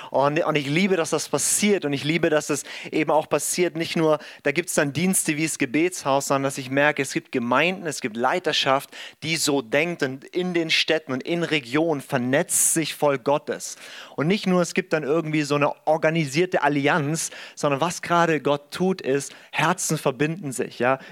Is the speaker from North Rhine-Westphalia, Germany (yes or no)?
no; St. Georgen, Baden-Württemberg, Germany; Ich komme aus St. Georgen hier im schönen Schwarzwald, 40 Minuten von euch weg.